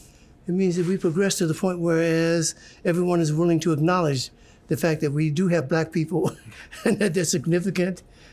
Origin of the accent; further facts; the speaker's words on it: Detroit, Michigan, United States; And there were areas in Detroit. I grew up in Detroit.